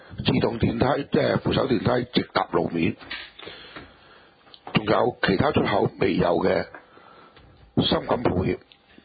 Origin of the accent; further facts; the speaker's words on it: Hong Kong; 是出卖我们港人谋取暴利奸商的做法